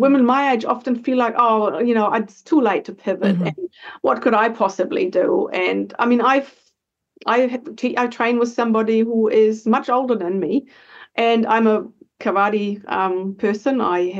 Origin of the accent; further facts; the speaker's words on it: Germany; I come from Germany, so I come from two generations of post-war trauma, mm-hmm. of scarcity, of hard work and sacrifice and martyrdom.